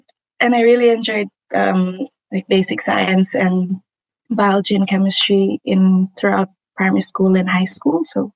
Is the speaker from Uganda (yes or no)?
no; Mutusa, Rotuma, Fiji; also born or lived in Kiribati; growing up in Rotuma, it was great because we lived in Mutusa, where my father is from, father's family is from. And then we moved to Kiribati